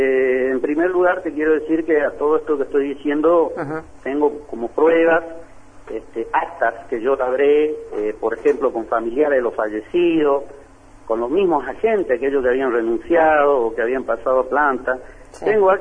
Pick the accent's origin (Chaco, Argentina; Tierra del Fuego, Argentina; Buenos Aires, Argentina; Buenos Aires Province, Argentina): Chaco, Argentina; Río Muerto; Yo, ustedes saben que soy de Río Muerto, una delegación de Los Frentones.